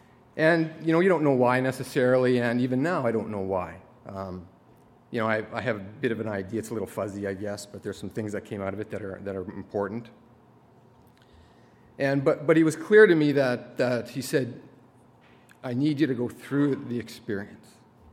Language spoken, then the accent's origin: English; Regina, Saskatchewan, Canada; I'm from Regina. I'm married to Candace, and I have two kids, Hudson and Natalia.